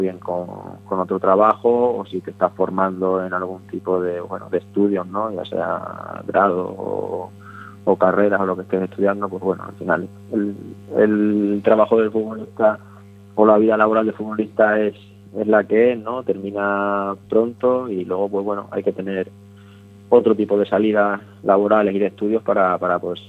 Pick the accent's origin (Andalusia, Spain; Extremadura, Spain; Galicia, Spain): Extremadura, Spain; Soy extremeño